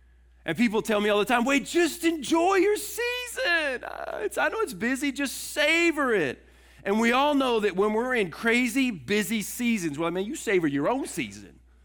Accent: Houston, Texas, United States; I told you I grew up in Houston, spent 40 years in Houston, massive metroplex and city. It's hot all the time.

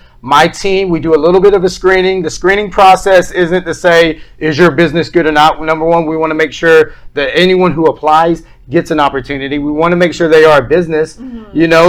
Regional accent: North Carolina, United States; moved away as an adult; now in Tampa, United States; And that led me into working with local businesses in North Carolina. I'm actually from North Carolina. And then from there, I moved up to big box, working merchandising and marketing for Fortune 500 companies and dealerships. Mm-hmm. And that's what brought me down to Tampa a year and a half ago.

